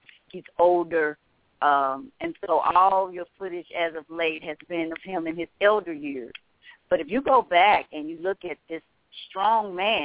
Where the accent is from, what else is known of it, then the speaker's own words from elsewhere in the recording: Midwest, United States; also born or lived in Kansas / Colorado; I'm a Midwesterner, and I've been in Kansas and lived in Colorado